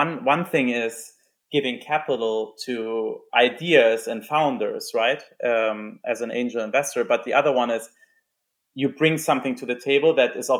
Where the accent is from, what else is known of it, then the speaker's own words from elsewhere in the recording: Germany; So I'm from Germany.